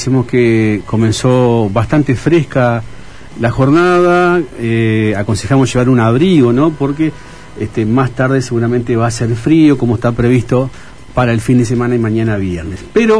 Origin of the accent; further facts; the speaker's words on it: Villaguay, Entre Ríos, Argentina; born there; yo soy nacido en Villaguay